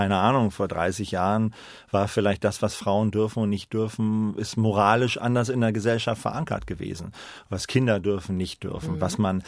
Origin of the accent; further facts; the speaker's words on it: Oldenburg, Lower Saxony, Germany; also born or lived in Hannover / Aurich / Leverkusen; Ich bin dann auch in Oldenburg aufgewachsen. Ich bin in Hannover, war ich, bis ich 9 war. Dann war ich eine kurze Zeit in Aurich in Ostfriesland, dann eine sehr kurze Zeit in Leverkusen und dann ab 12 bis Abitur in Oldenburg.